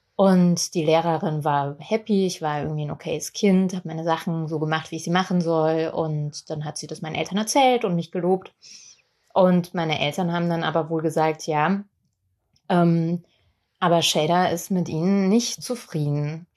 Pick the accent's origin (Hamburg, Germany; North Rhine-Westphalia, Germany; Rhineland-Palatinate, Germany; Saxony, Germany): Rhineland-Palatinate, Germany; Ich bin in Hunsrück aufgewachsen, wo nicht so wahnsinnig viel passiert ist.